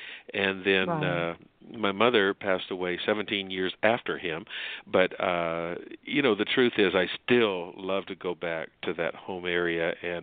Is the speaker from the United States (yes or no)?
no; Canada; Well, I was born in Canada and in a small community where my mom and dad raised me